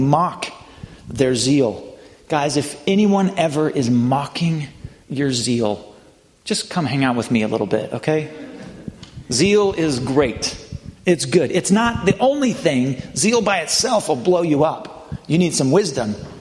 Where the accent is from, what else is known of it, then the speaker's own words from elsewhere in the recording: Missoula, Montana, United States; Now, I came from Missoula, Montana. We had foxes around.